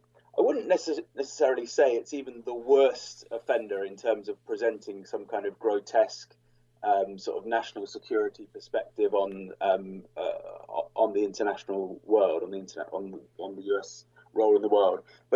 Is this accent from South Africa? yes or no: no; United Kingdom; I'm from Great Britain. I live just outside London